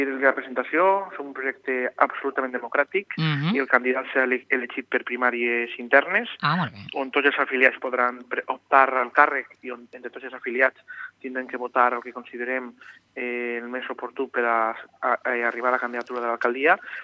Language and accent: Catalan; Nules, Valencian Community, Spain; Entenem que és que millors coneixem els problemes de Nules som la gent de Nules